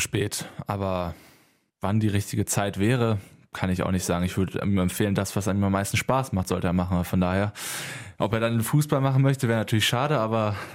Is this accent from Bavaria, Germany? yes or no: no; Halver, North Rhine-Westphalia, Germany; also born or lived in Lüdenscheid; in Halver. Da komme ich ja ursprünglich her eigentlich. Ich bin ja in Lüdenscheid geboren, aufgewachsen in Halver und da ein kleines Dorf, unser kleiner Dorfverein.